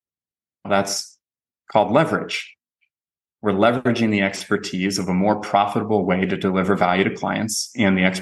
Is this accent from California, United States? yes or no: yes; San Diego, California, United States; I grew up here in San Diego